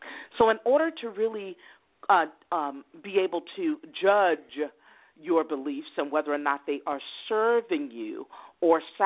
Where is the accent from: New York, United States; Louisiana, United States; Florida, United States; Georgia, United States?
Louisiana, United States; New Orleans; I like to use the analogy because I'm from New Orleans and we've got 1,000-year-old oak trees